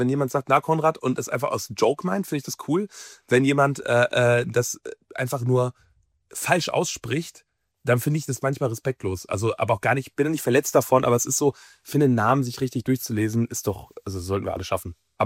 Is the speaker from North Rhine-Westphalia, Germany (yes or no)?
yes; Velbert, North Rhine-Westphalia, Germany; Velbert ist quasi mein Zuhause. Velbert ist meine Heimat. Ich glaube, dass meine Familie und meine engen Freunde da wohnen. Und der Stadtteil Langeberg, in dem ich lebe, der ist so ein bisschen, wird so Stadt der Villen genannt